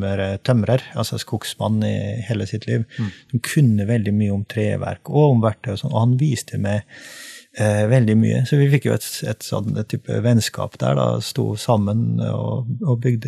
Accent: Trøndelag, Norway; now in Sørlandet, Norway; altså som trønder, eksiltrønder da, siden jeg bor på Sørlandet

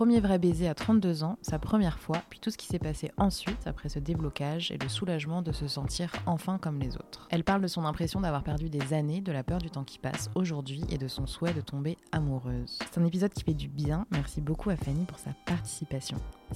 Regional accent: Paris, Île-de-France, France; moi, je viens de Paris, j'ai grandi à

